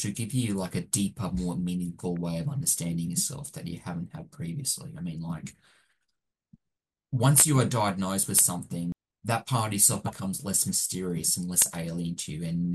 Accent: Australia; And I think, yeah, I am. I'm just a Australian on my own terms.

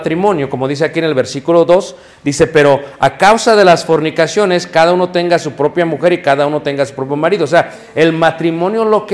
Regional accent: Mexico; eso del perreo no sé qué es, porque yo soy mexicano.

